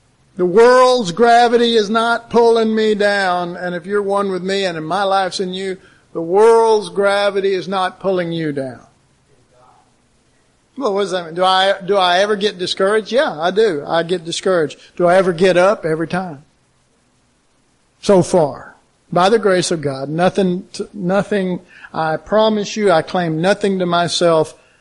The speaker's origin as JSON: {"language": "English", "town": "Dallas", "region": "Texas", "country": "United States", "said": "maybe you didn't realize this, but I came from Oak Cliff."}